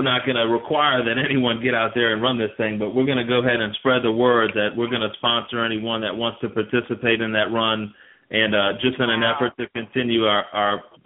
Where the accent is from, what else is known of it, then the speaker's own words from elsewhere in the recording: Houma, Louisiana, United States; I was born and raised here in Houma, Louisiana, and I love to eat.